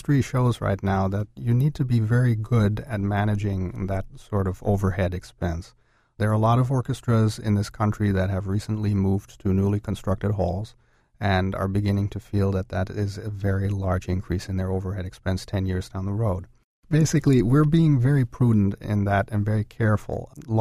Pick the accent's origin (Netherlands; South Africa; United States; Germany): Germany; I am from Germany, that's not a secret